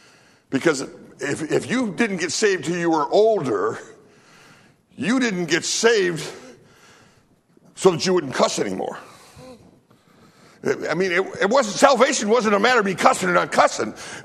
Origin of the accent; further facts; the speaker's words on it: United States; I love America. I'm glad I'm an American.